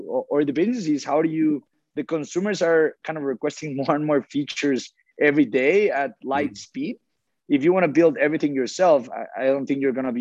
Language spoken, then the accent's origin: English; Mexico; I'm originally from Mexico. So I come from a family that does agriculture.